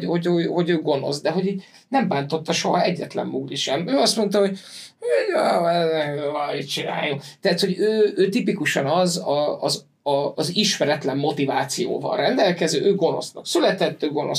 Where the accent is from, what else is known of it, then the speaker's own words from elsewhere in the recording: Hungary; amit magyarként most elég nehéz nem érezni